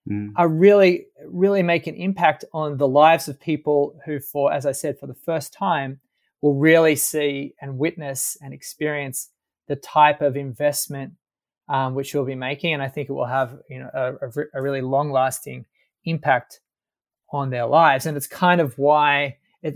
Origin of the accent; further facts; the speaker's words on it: Sydney, New South Wales, Australia; moved away; My background, I'm from Sydney, but left Australia many moons ago to the chagrin of my mother, and studied at Georgetown University in Washington, D.C., and did a master's at the Sorbonne in Paris